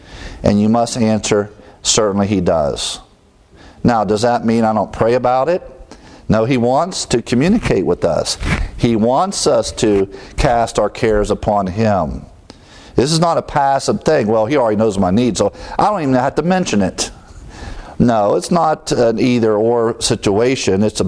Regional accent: Ohio, United States; You know, I'm amazed growing up in Ohio in all the cold weather and then watching the birds come out.

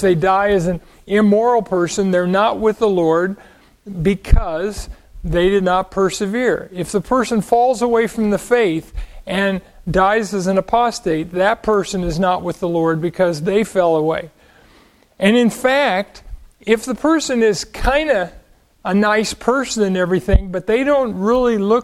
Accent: California, United States; I grew up in Southern California in a Pentecostal holiness group.

